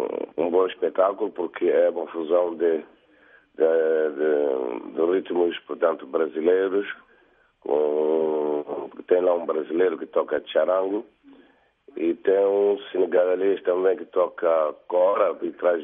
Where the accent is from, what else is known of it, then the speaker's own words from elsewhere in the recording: Mozambique; eu também, que sou moçambicano